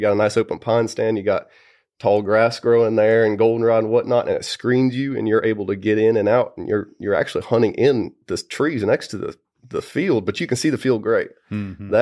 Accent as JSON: {"language": "English", "region": "North Carolina", "country": "United States", "said": "But I'm from North Carolina, from the mountains there. Went to North Carolina State, and I eventually came to Mississippi State for my master's."}